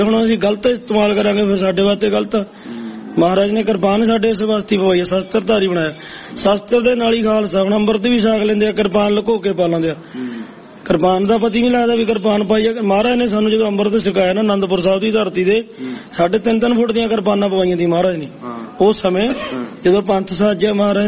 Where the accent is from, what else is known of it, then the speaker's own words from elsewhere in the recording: Punjab, India; ਫਿਰ ਮਨਸਾ ਦੇ ਵੀ ਜਾਂਦੇ, ਸਾਡੇ ਇਲਾਕੇ ਚ ਬਹੁਤ ਜਾਂਦੇ, ਸਾਡਾ ਸੰਗਰੂਰ ਜ਼ਿਲ੍ਹਾ ਗਾ, ਤੇ ਉਧਰੋਂ ਜਾਂਦੇ ਆ ਗੰਢ ਜੋੜੇ